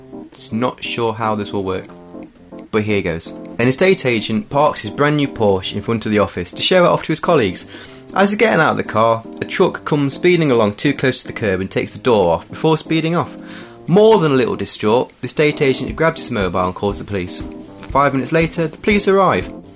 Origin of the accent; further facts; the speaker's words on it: Mansfield, East Midlands, United Kingdom; I'm from Mansfield myself. It's in the north of Nottinghamshire.